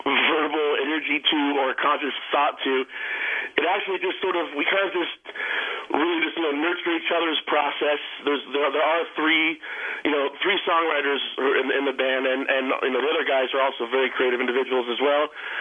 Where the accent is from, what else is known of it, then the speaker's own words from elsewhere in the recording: Sacramento, California, United States; Actually, we're born and raised in Sacramento, and so we have a really strong familial base and friend base in Sacramento.